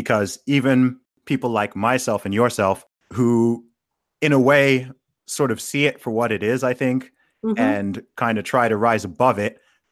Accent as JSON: {"language": "English", "country": "Saudi Arabia", "tie": "born or raised there", "said": "keep in mind, I grew up in Saudi Arabia."}